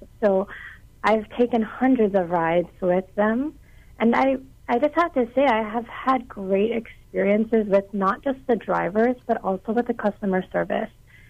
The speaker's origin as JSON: {"language": "English", "town": "Honolulu", "region": "Hawaii", "country": "United States", "tie": "born or raised there", "said": "I'm born and raised in Honolulu."}